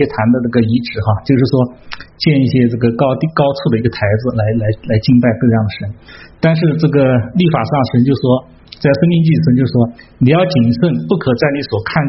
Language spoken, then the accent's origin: Chinese; China; 我们中国人